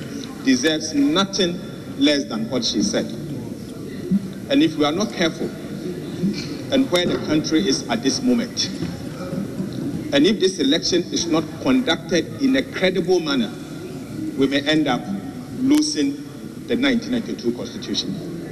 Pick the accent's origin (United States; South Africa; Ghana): Ghana; Bono; I'm from Bono region.